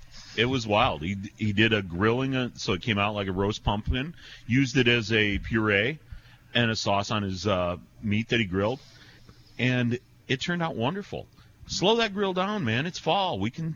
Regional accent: Michigan, United States; We're from Michigan. We embrace color. We embrace flavor.

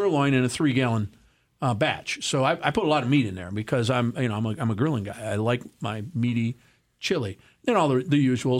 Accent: United States; I'm American, and I'm going to support my president and the government that he runs.

